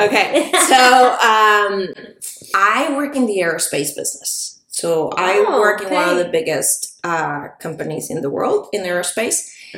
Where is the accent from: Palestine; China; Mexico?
Mexico; Mexicali, Baja California; English is a second language; moved away as an adult; now in San Diego, United States; Yes, I'm from Mexicali, Baja California, which is 2 hours away from here, San Diego, where we are. I've been living in San Diego for around almost